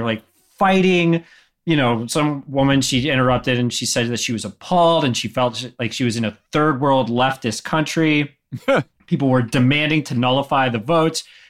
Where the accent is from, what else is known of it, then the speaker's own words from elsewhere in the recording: North Carolina, United States; I went to the North Carolina GOP convention. Because they were having it here in my hometown